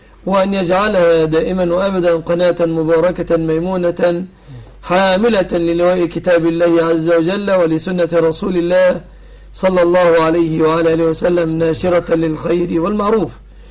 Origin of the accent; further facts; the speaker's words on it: Egypt; أن يحفظ بلادنا مصر